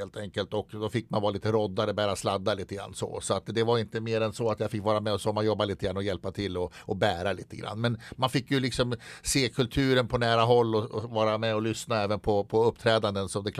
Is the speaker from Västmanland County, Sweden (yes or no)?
yes; Västerås, Västmanland County, Sweden; jag var uppvuxen på Bäckby då, och det är klart att man var uppe i skogen och lekte.